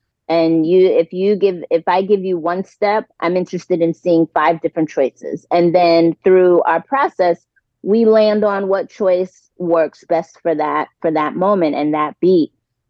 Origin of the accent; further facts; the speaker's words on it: New York City, New York, United States; And you know, I'm originally from New York City, as she is.